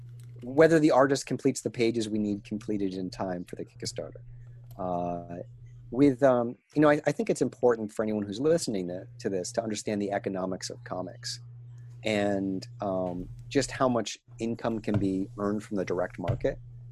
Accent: Maine, United States; also born or lived in New Hampshire; I grew up in Maine and New Hampshire.

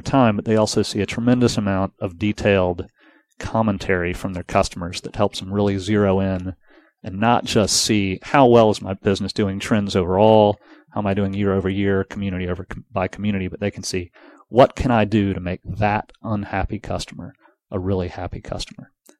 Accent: Atlanta, Georgia, United States; I founded the business in Charleston, but moved it back here to my hometown shortly after launching. We've been working here in Atlanta since 2003.

